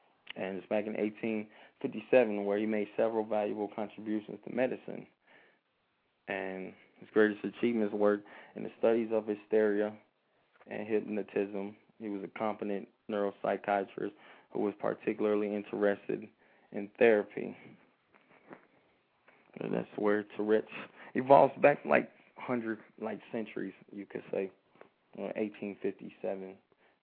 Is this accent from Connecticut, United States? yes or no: yes; East Hartford, Connecticut, United States; I'm originally from Connecticut. East Hartford, Connecticut.